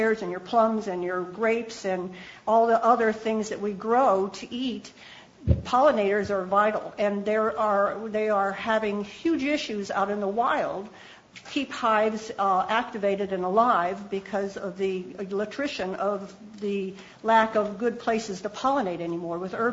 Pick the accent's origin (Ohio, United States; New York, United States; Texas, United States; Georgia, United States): Ohio, United States; Cleveland; I'm from Cleveland, Ohio